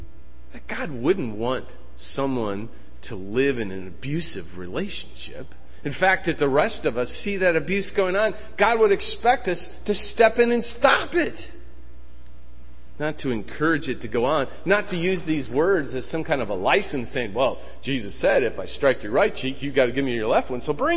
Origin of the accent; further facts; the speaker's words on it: Detroit, Michigan, United States; I grew up in Detroit.